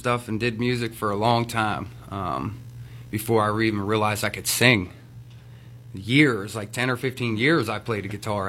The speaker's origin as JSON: {"language": "English", "region": "Pennsylvania", "country": "United States", "tie": "born or raised there", "said": "Well, I grew up in Beaver County. Graduated in 98, started music from a real young age."}